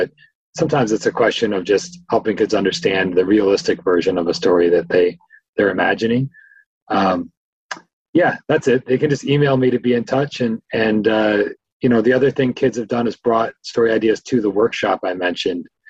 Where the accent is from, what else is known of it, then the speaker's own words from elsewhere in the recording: Vermont, United States; There was a huge transitional period where the model I grew up with, you know, growing up in Vermont, the Burlington Free Press, the Times Argus, those papers were sort of bread and butter for the community.